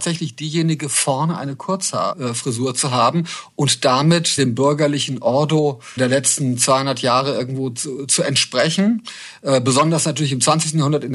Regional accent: West Germany, Germany; als ich als Wessi in den frühen 90er Jahren in Ostdeutschland gearbeitet habe

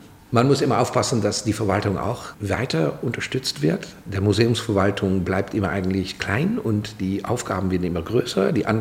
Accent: Amsterdam, North Holland, Netherlands; now in Germany; In Amsterdam, wo ich herkomme, war das kurz vor, dass es hier losging, schon der Fall.

